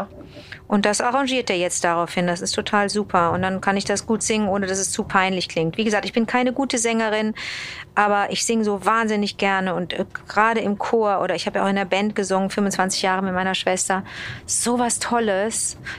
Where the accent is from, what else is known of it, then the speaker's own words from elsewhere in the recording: Germany; also born or lived in Montreal, Canada; Aber ich bin schon, als ich 5 war, wieder zurück mit der Familie nach Deutschland. Aber trotzdem habe ich das Englische und das Französische gerade so mitgekriegt, weißt du? Das war dann, ich bin dreisprachig aufgewachsen.